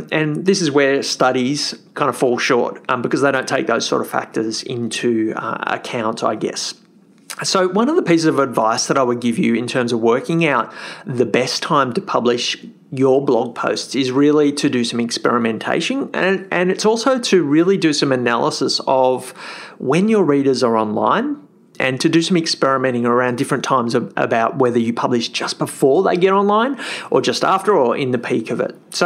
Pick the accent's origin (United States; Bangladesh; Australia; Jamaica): Australia; I'm an Aussie.